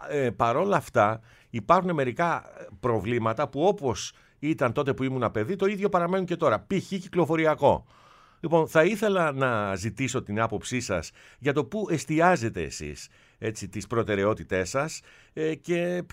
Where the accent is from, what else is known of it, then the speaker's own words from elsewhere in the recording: Kypseli, Attica, Greece; Εγώ μεγάλωσα δίπλα στο Γαλάτσι, στην Κυψέλη. Το Γαλάτσι το έχω ζήσει από μικρός